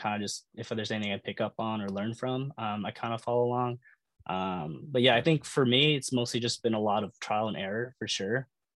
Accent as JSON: {"language": "English", "town": "Richland", "region": "Washington", "country": "United States", "tie": "born or raised there", "said": "So I grew up in Richland, Washington. So that's like Eastern Washington. I moved here for school and kind of staying here for work."}